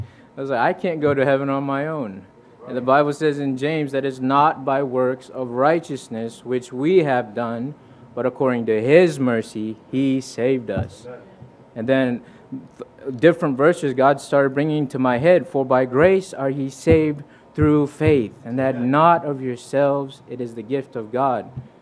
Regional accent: Fiji; I was born and raised in Fiji. It's down in the South Pacific. And growing up there, it is a very religious culture

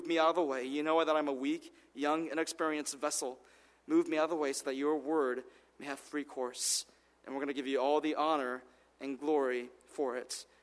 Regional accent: United States; although I did grow up most of my life in America, and you know, for all intents and purposes, I am an American, but growing up in that Japanese home

